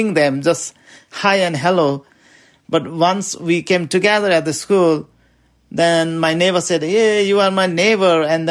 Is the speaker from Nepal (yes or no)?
yes; Nepal; English is a second language; now in Burlington, United States; And I live in Burlington, Vermont. I came from Nepal, and this is my 8th year in Vermont, and I love this place.